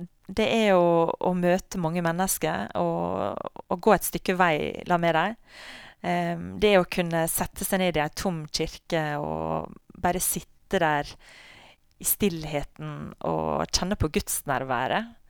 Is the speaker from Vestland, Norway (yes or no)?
no; Valderøya, Møre og Romsdal, Norway; jeg vokste opp på Valdrøya, sammen med foreldrene mine og tre søsken. To brødre og en søster. Ja. Så der hadde jeg mine første gode år, og bodde der ganske lenge, og flyttet vekk når jeg studerte, og så flyttet jeg tilbake igjen til Valdrøya.